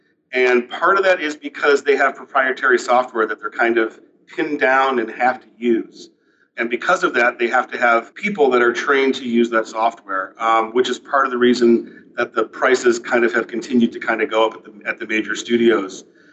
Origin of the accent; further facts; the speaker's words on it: New York City, New York, United States; Born and raised in New York City.